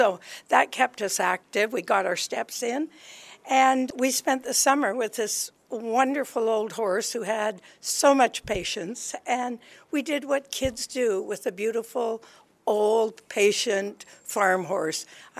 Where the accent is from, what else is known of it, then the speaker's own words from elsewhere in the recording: North Battleford, Saskatchewan, Canada; also born or lived in Regina; I grew up in Saskatchewan, North Battleford, Regina.